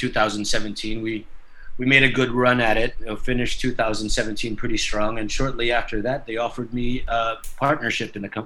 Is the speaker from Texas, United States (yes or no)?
no; Boston, Massachusetts, United States; I was born here, but I grew up in Boston, Massachusetts.